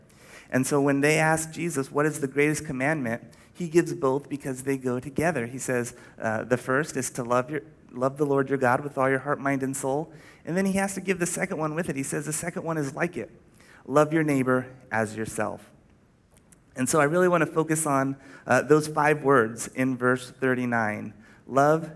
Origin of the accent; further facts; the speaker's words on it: Stockton, California, United States; We always got it from a restaurant that was near my house where I grew up in Stockton, California.